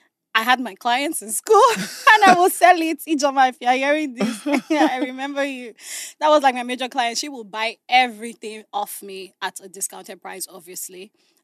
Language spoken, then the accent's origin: English; Abuja, Federal Capital Territory, Nigeria; I grew up in Abuja. Okay. You know, my whole family is still in Abuja.